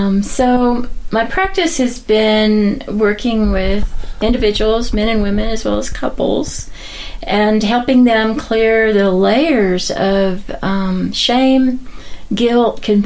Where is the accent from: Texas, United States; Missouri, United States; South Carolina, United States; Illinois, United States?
Texas, United States; Amarillo; also born or lived in Austin, Texas; found myself in all kinds of scenarios in Austin, Texas in the 70s. It was an idyllic place after growing up near Amarillo, Texas